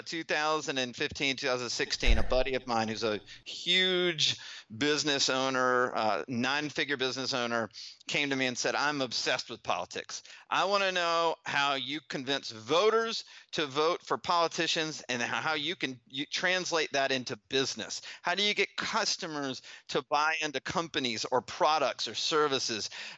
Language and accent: English; Alabama, United States; Listen, I grew up in Alabama, and I was one of the first generations of ADD kids.